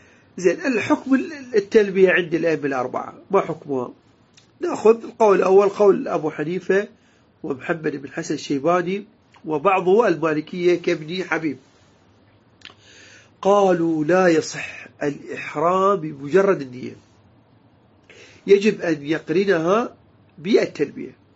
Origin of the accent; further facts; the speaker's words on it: Iraq; إحنا عندنا بالعراق